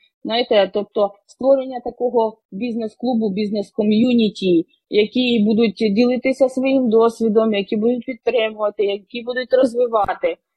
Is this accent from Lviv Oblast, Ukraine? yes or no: no; Odesa, Odesa Oblast, Ukraine; Тобто я сама проживаю в Одесі, я з Одеси.